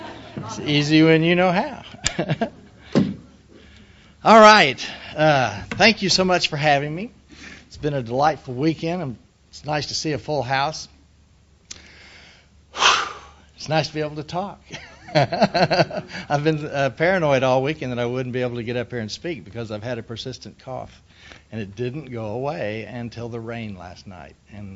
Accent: Oklahoma City, Oklahoma, United States; I'm originally from Oklahoma, and I missed that. I grew up in Oklahoma City, and Really? How's that? No? Originally, I'm from Oklahoma City. I was born and raised there, and I thought that was the big city for a long time.

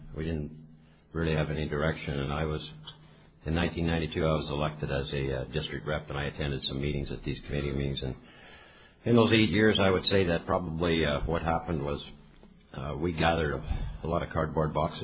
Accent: Manitoba, Canada; I'm from Area 80, Manitoba, which is dead center of Canada. I live about 60 miles from the dead center of Canada.

